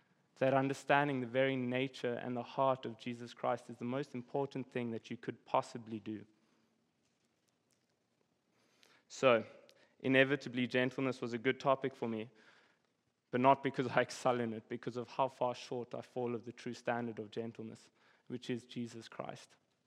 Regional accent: South Africa; So you guys, you heard that I'm from South Africa, so I can't get any critiques on my accent. I'm not from around here.

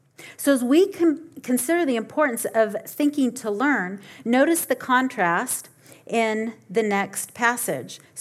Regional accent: Papua New Guinea; I think about growing up in New Guinea

